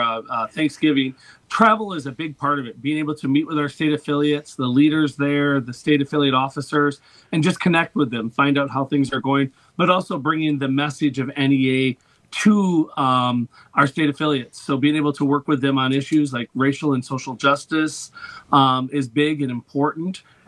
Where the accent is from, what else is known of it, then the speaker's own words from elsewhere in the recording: Minong, Wisconsin, United States; So my history is rooted deep in northern Wisconsin, as you know. I grew up in Minong. I love that, love the place.